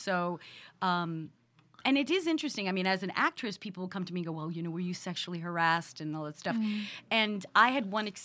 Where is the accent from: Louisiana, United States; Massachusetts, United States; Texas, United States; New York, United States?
New York, United States; Long Island; Yeah, but I'm from Long Island, you'd think.